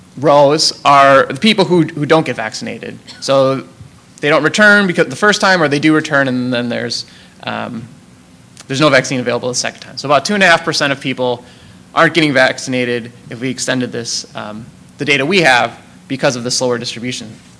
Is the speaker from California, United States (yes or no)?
yes; San Diego, California, United States; Again, I'm from San Diego. Last month, we had a measles outbreak.